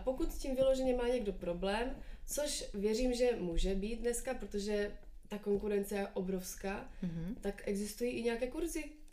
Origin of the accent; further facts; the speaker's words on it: Opava, Moravian-Silesian Region, Czechia; Já jsem třeba oslovila tím, že jsem z Opavy